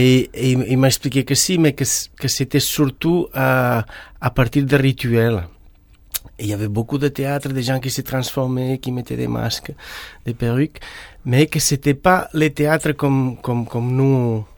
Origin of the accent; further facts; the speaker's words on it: Barcelona, Catalonia, Spain; Chez nous, dans la Méditerranée, en Espagne, à Barcelone, il y a une grande tradition des arts de la rue, des fêtes populaires